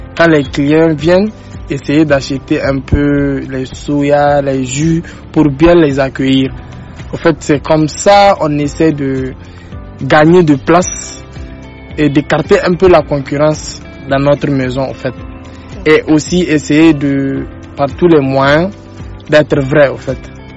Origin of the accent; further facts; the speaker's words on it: Niger; now in Cameroon; Je suis nigérien, je viens du Niger.